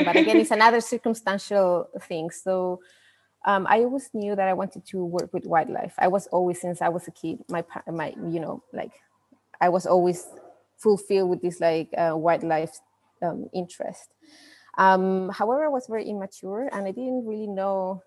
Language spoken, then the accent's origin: English; Chile; So, well, I'm not from the island, but I'm from Chile.